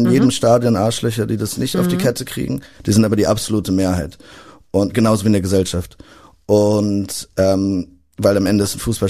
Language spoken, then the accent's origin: German; Berlin, Germany; Das ist der Soundtrack natürlich meiner Jugend. Ich bin Berliner und bedeutet mir viel.